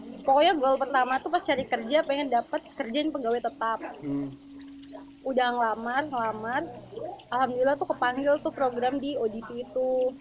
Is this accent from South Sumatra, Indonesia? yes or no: no; Samarinda, East Kalimantan, Indonesia; khususnya kalau di daerah kayak kita Samarinda ini